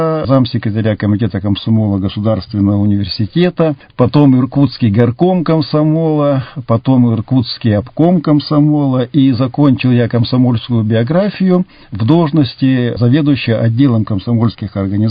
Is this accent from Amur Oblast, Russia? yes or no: yes; Amur Oblast, Russia; moved away as an adult; also born or lived in Irkutsk; Родом я с Дальнего Востока, с Амурской области. Пионерская моя биография проходила там. Начало комсомольской деятельности тоже в школе. Затем я приехал в Иркутск, поступил в Иркутский государственный университет.